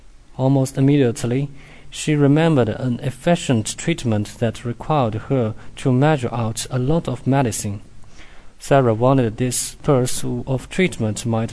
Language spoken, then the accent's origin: English; Jiangyin, Jiangsu, China; English is a second language; I come from Jiangyin. It is a small city north to the Suzhou city.